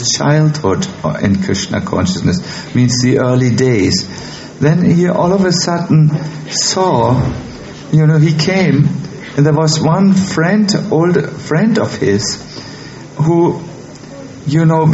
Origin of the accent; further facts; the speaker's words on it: Germany; English is a second language; We are from Germany, we are very mechanical.